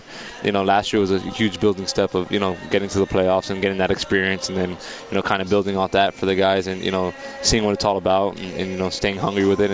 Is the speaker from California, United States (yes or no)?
no; Miami, Florida, United States; You know, born and raised in Miami, so